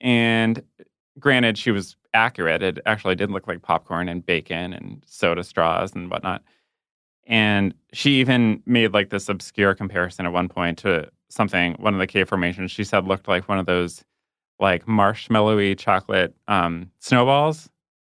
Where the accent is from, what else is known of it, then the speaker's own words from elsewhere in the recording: Chicago, Illinois, United States; So I went … I'm from Chicago, and I guess I would probably say Silence of the Lambs.